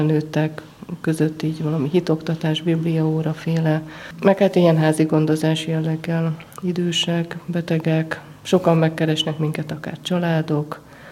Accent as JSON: {"language": "Hungarian", "town": "Gyöngyös", "region": "Heves", "country": "Hungary", "tie": "born or raised there", "said": "Én gyöngyösi születésű vagyok, ott is éltem."}